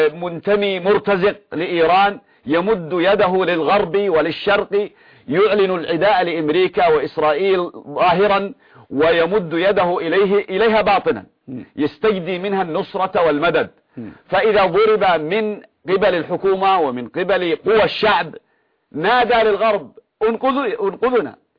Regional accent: Yemen; يحدث عندنا في اليمن أزمة على جميع الأصعدة والمجالات

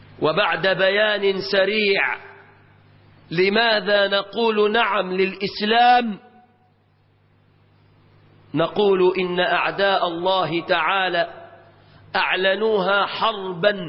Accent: Egypt; فتحت بلادنا مصر وكانت

